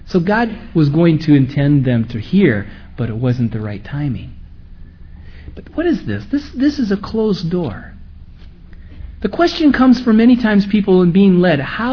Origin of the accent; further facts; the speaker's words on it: Jackson, Michigan, United States; the Lord is obviously going to use me back in my hometown in Michigan. I'm going to go back to Jackson, Michigan.